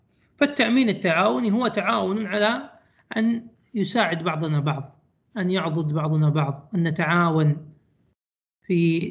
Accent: Kuwait; ويسمى التأمين التكافلي كما هو عندنا في الكويت

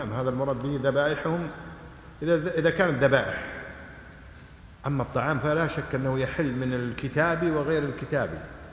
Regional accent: Kuwait

